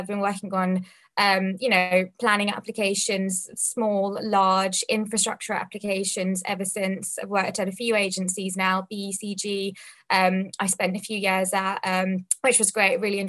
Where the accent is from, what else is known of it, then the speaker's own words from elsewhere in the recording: Harrow, London, United Kingdom; born and bred in Harrow, went to school here. So went to a comprehensive school, and then I went to a grammar school for my A-levels in Watford.